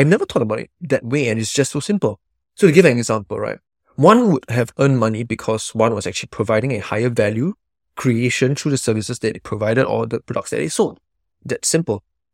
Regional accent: Singapore; I was very fortunate to be born and raised in Singapore, which is in Asia, with a younger brother to two lovely middle-income parents.

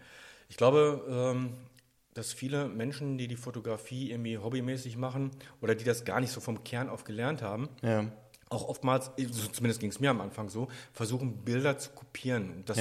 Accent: Herne, North Rhine-Westphalia, Germany; ich komme aus Herne und zwei Straßen weiter, hätte ich jetzt was gesagt, hat der fantastische Jürgen von Manger gewohnt, also Adolf Techtmeier.

